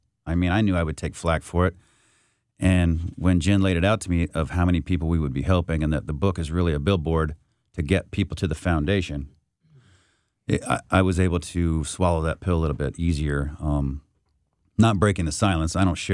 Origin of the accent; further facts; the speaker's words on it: Indiana, United States; I'm a Hoosier.